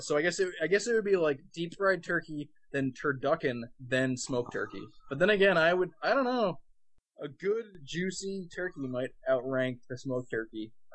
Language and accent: English; New Jersey, United States; accent: Jersey; it's not because of my Jersey accent